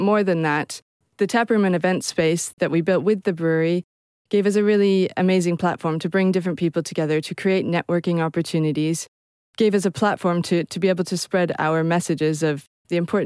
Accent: Canada; Tess and I grew up in Canada

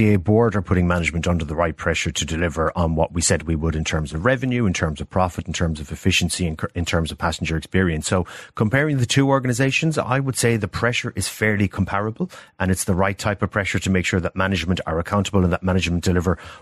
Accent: Cork, Munster, Ireland; Look, I'm from Cork myself

